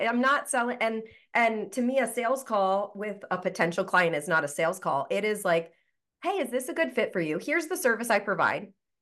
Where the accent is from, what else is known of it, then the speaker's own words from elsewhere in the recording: Delaware, United States; We are both from Delaware.